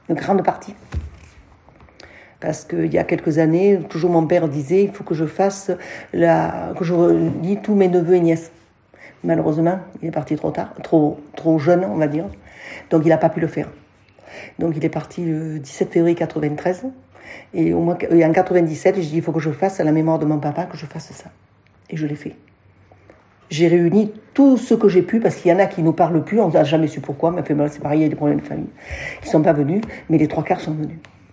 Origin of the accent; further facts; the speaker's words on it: Sceaux, Île-de-France, France; born there; je suis née à Sceaux, mais j'ai vécu là-haut 18 mois. Quand mes parents sont arrivés à cette ferme, j'avais 18 mois. Je viens d'avoir 70 cette année.